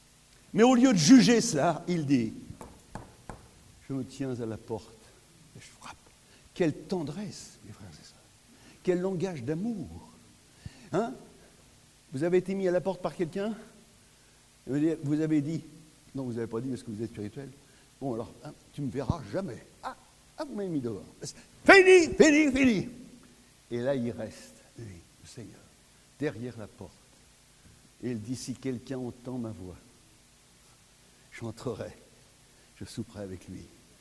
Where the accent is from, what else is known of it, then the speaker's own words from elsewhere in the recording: Normandy, France; Nous, en Normandie, je ne sais pas si ça se dit, le frère Barman, que comme moi, nous sommes des Normands, n'est-ce pas, moi?